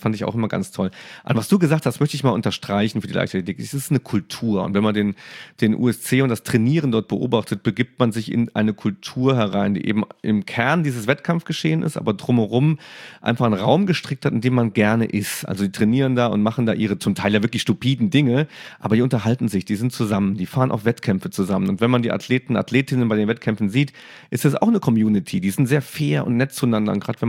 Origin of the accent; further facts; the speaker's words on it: Saarland, Germany; Ich bin im Saarland aufgewachsen